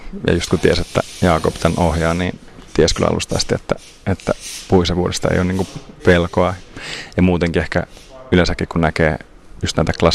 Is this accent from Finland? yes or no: yes; Lohja, Uusimaa, Finland; also born or lived in Sweden; now in Tampere, Finland; Ruotsissa synnyin ja Lohjalla vietin ehkä sitten lapsuuden ja nuoruuden, eli Lohjalta kaiketi olen, ja sitten teknisen korkeakoulun kautta päädyin tuonne Nätylle Tampereelle